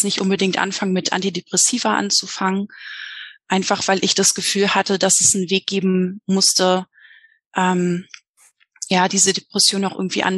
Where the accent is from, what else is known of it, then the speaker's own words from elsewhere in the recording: Berlin, Germany; ich bin 32 Jahre alt. Ich komme aus Berlin, bin jedoch gerade in Mexiko.